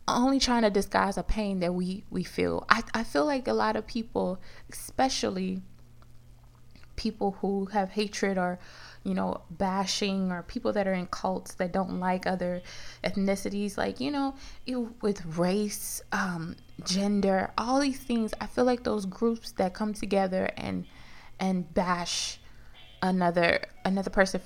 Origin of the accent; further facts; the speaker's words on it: United States; I've met some people who don't like me because I'm African American.